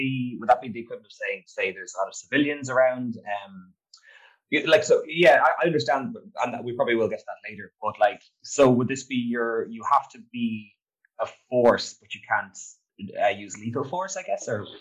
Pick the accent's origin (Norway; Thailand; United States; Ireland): Ireland; I'm from the Republic of Ireland, so I call it Derry.